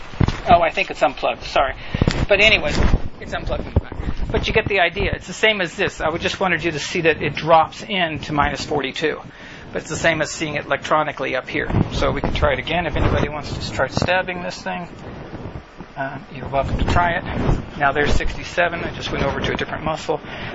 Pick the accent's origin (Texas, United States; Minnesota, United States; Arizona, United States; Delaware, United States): Texas, United States; I'm from West Texas. We used to go bullfrog hunting all the time.